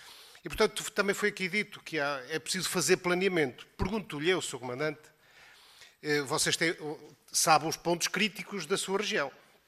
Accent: Vila Real, Portugal; da região de onde eu venho, da região do Alto Tâmega e Barroso

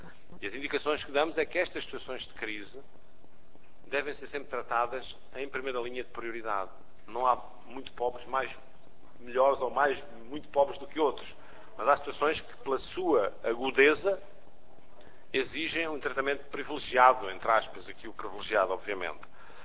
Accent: Alentejo, Portugal; E se calhar para um alentejano, eu sou alentejano

